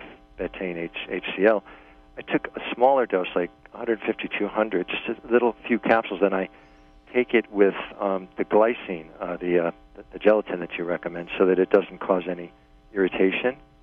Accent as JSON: {"language": "English", "region": "New York", "country": "United States", "said": "I'm from New York, and I have just a question."}